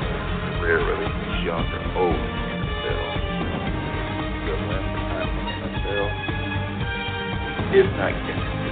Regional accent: Detroit, Michigan, United States; and, yes, even my Detroit Pistons. So that's what I think about my hometown.

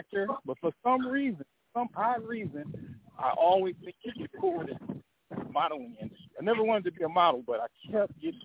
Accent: Compton, California, United States; I was born and raised in Compton. I'm the youngest of three boys, three men.

